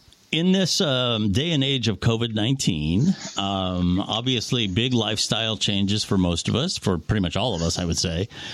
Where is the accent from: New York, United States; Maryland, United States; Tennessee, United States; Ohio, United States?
Ohio, United States; I'm from Ohio, and our governor has received accolades pretty much from all over the world on how he's handled this.